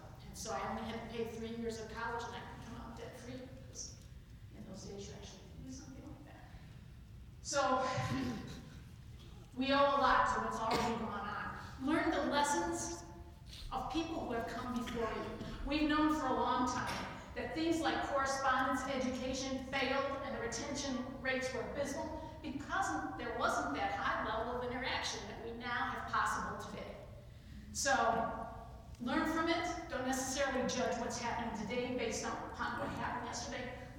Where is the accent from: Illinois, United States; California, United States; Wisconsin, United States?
California, United States; I'm just from California.